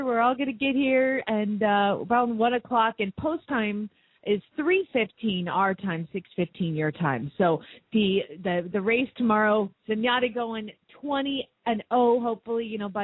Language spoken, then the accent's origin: English; Phoenix, Arizona, United States; from Phoenix, Arizona